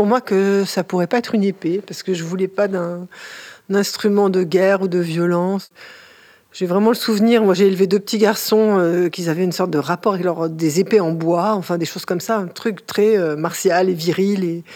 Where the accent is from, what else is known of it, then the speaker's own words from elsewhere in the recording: France; Donc, moi, je me considère comme française. J'ai un petit accent français quand je parle en anglais. Je parle un petit peu moins bien que le français.